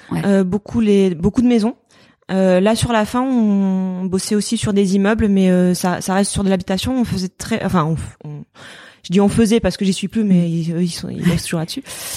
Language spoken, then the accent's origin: French; Marseille, Provence-Alpes-Côte d'Azur, France; je suis repartie un petit peu de Marseille. Donc, je suis partie par le biais d'Erasmus et après faire un peu de mes études à Paris. Et après, je suis revenue en fait.